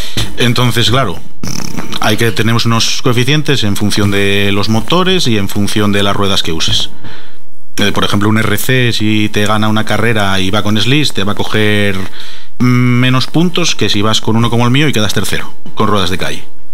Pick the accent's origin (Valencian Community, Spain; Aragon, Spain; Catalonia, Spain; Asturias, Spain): Asturias, Spain; de momento somos todos de aquí, de Asturias.